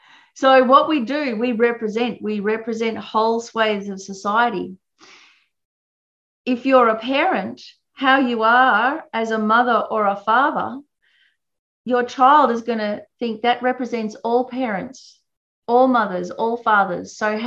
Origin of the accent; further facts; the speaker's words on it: Australia; it's not just me overseas, it's me as an Australian overseas. So what I do is what people are going to think Australians are like